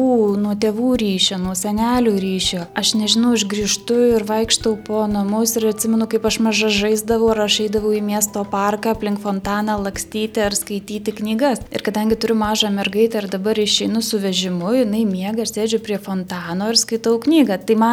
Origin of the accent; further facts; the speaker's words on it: Alytus, Alytus County, Lithuania; now in Sweden; šiuo metu gyvenu Švedijoje, tačiau esu kilusi iš Alytaus ir netgi kaip paskaičiavome namuose, tai jau 5 kartos Alytuje gyveno.